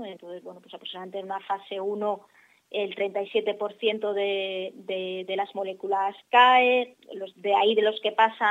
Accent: Alicante, Valencian Community, Spain; siendo alicantina y siendo española

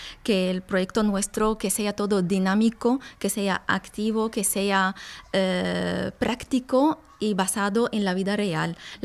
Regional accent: Aleppo, Aleppo Governorate, Syria; Spanish is a second language; moved away as an adult; now in Spain; por también circunstancias de la guerra en mi país vine aquí a España, estudié aquí, homologué mi título aquí

